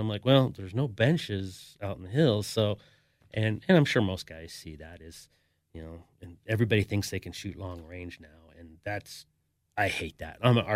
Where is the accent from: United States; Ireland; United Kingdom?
United States; Reno, Nevada; So I was born and raised here in Reno. Went to UNR.